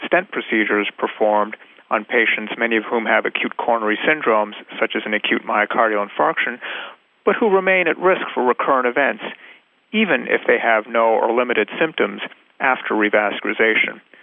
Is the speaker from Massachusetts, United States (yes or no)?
yes; Boston, Massachusetts, United States; from Boston